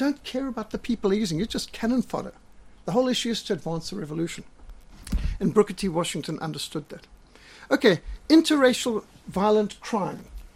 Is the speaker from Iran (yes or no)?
no; South Africa; I'm a racist from South Africa.